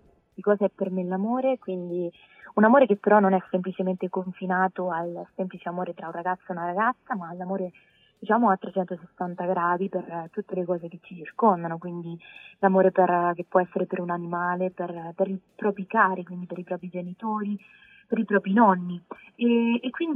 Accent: Marche, Italy; born there; è ovvio che sono nata qui nelle Marche

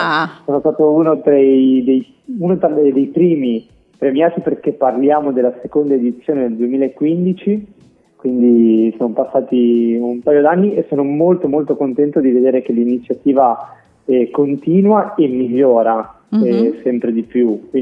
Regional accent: Genoa, Liguria, Italy; moved away as an adult; now in Rome, Italy; poter trasferirmi a Roma, perché io sono di Genova, originariamente sono di Genova, mi trasferì appunto a Roma

